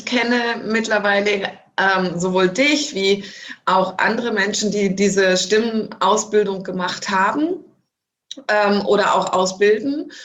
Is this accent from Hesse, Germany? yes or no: no; Hanover, Lower Saxony, Germany; now in Baden-Württemberg, Germany; Also ich komme auch aus dem Norden, zwar nicht so in die Richtung wie du, aber ich komme ursprünglich aus der Ecke Hannover und bin geblieben im Ländle.